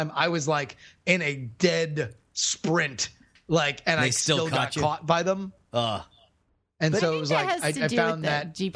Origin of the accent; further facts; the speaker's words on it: Florida, United States; as a youth growing up in Florida and going to many, many, many theme parks, there's a soft spot in my heart